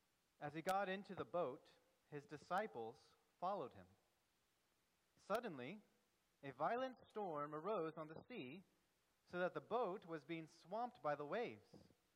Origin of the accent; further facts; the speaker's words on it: Florida, United States; As I grew up in Central Florida, we had a season every year called hurricane season.